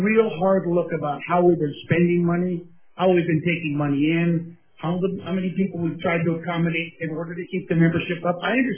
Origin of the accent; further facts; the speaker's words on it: Tucson, Arizona, United States; A lot of stuff in Tucson. I'm from Tucson. That's historical.